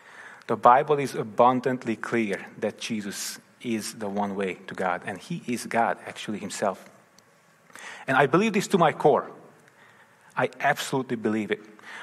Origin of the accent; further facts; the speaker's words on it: Hungary; So I grew up in Hungary. I'm Hungarian. That's where the name is from … I grew up with a Catholic background. Hungary is a Catholic country, but I didn't grow up in a Christian home or a strong Catholic home.